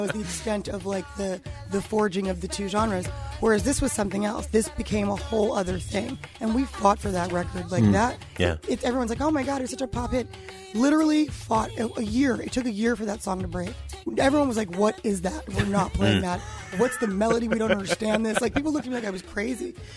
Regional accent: New York, United States; because I was from New York, or that I was black, or that I was a girl

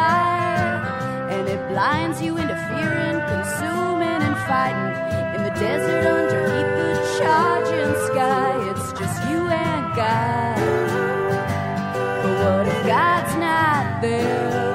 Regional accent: California, United States; I'm from California, and that's, you know, if you think about some of the music that came out of Central California

